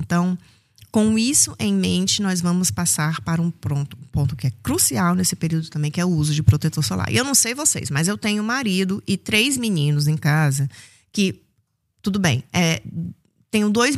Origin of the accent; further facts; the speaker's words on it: Fortaleza, Ceará, Brazil; moved away as an adult; now in Germany; eu sou de Fortaleza, hein? … sou médica dermatologista, atuando há quase 20 anos aqui na Alemanha, mas eu sou da terrinha, sou do Ceará